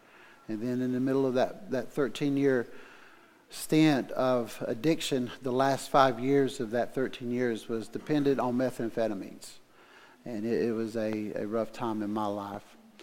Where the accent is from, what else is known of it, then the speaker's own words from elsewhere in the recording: United States; well, I'm from Oconee County